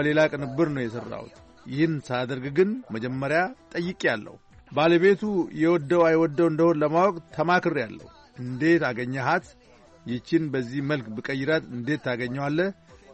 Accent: Eritrea; moved away as an adult; now in Sweden; እኔ ኤርትራ ሳለው ያደግኩበት አሄሪያ በተባለው ሰፈር

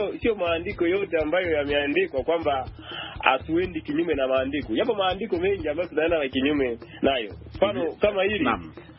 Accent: Bukoba, Kagera, Tanzania; Ninatokea Bukoba, Kagera, Tanzania.

